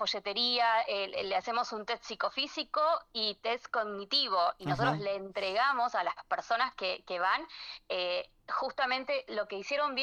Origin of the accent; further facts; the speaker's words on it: Pilar, Buenos Aires Province, Argentina; yo soy de Pilar